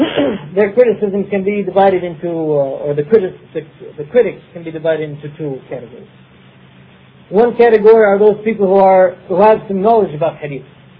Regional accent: Spain; Ibn Hazm, the one from Spain, my home country

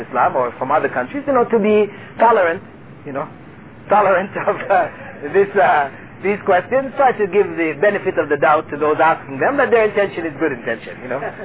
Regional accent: United States; they asked me, where are you from? And I told them, I'm from America.

